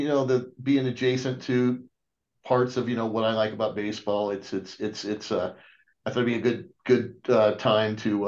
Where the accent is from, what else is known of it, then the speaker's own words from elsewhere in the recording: Cincinnati, Ohio, United States; now in Denver, United States; I grew up in Cincinnati most of my childhood, and I've lived in Metro Denver most of my adult life.